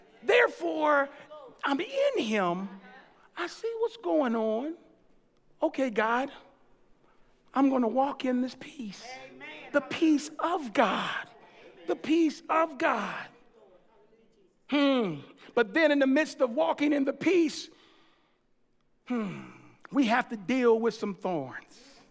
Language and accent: English; Philadelphia, Pennsylvania, United States; I'm from Philly, right?